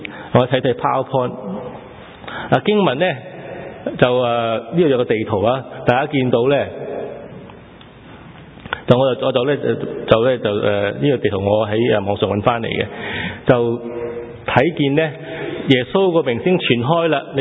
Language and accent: Chinese; China; 其实这个观念我们中国人不陌生的，为什么？因为中国人也都有同样观念，我们的皇帝历代叫做天子。